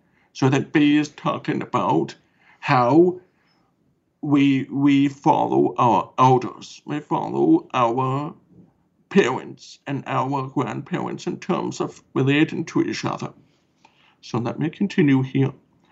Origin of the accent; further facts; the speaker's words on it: Kingston, Ontario, Canada; because I'm from Kingston, Ontario